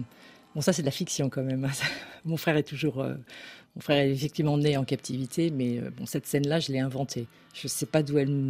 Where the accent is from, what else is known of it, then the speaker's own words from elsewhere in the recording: Dakar, Senegal; born there; moi je suis née là, à Dakar. Maman est née là, au Vietnam. Papa est né là, en Algérie.